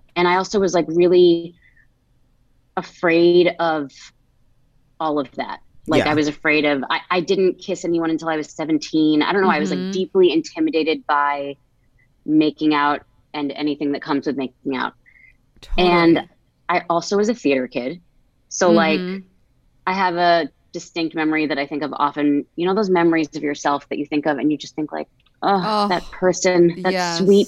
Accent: New Jersey, United States; I grew up in New Jersey. Love it.

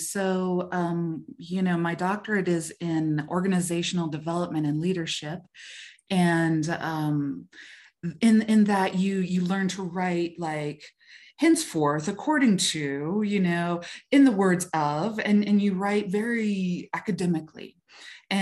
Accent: Gallup, New Mexico, United States; born there; For example, I was born in Gallup, New Mexico, on the Navajo Reservation in the 70s, actually 1970. So I'm a Gen X. My father is full-blood Navajo.

